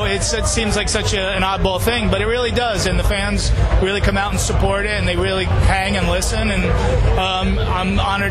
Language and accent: English; New Jersey, United States; We're three slobs from New Jersey arguing about our